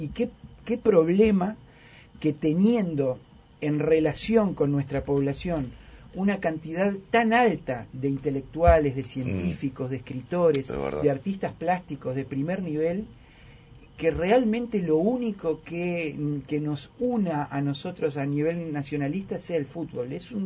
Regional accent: Uruguay; Somos nosotros como uruguayos.

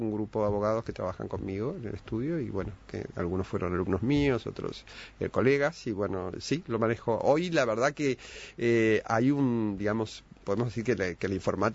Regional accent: Argentina; now in Uruguay; Soy argentino, exactamente, sí.

